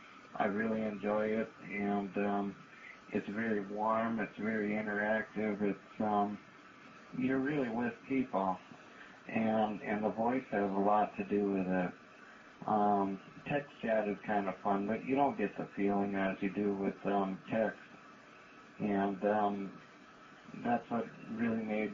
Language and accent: English; Minneapolis, Minnesota, United States; I'm from Minneapolis, Minnesota.